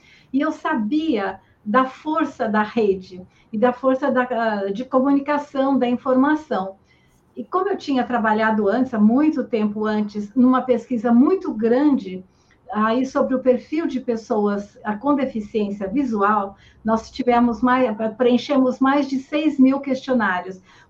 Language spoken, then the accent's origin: Portuguese; São Paulo, Brazil; porque eu sou paulistana e era a realidade que eu conhecia melhor